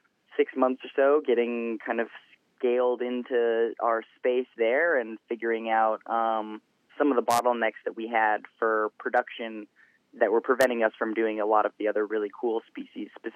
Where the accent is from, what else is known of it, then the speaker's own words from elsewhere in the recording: Alaska, United States; Well, I grew up in Alaska. I went to Chugiak High School and graduated in 2008.